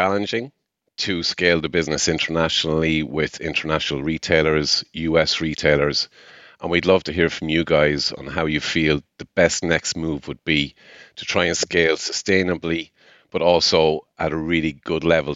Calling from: Ireland; I'm calling from Ireland.

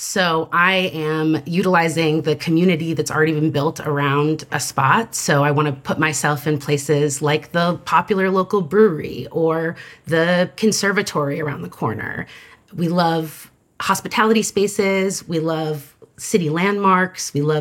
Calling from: Chicago, Illinois, United States; I'm calling in from Chicago, Illinois.

